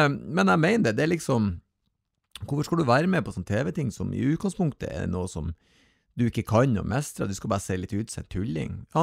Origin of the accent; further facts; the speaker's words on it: Northern Norway, Norway; Selvfølgelig, jeg er jo nordlending.